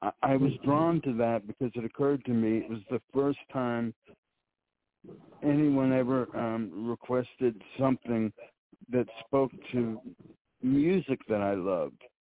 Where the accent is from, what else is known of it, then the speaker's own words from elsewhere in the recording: Kentucky, United States; Well, I was raised in Kentucky where, you know, we love our bourbon.